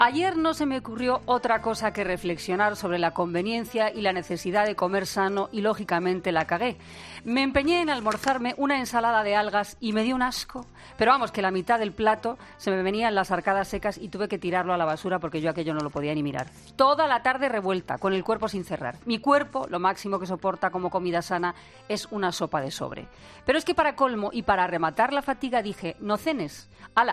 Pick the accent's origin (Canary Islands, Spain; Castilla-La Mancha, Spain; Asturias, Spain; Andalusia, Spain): Castilla-La Mancha, Spain; Albacete; yo soy de Albacete.